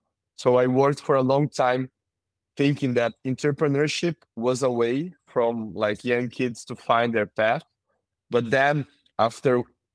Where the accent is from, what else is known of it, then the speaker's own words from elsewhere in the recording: Porto Alegre, Rio Grande do Sul, Brazil; English is a second language; I'm from Porto Alegre, south of Brazil. I'm living today in Porto Alegre.